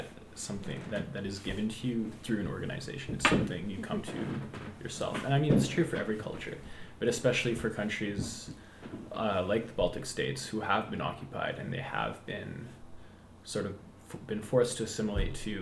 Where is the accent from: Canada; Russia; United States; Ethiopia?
Canada; Well, I think as a Canadian, or like as Canadians, we don't have our own unique culture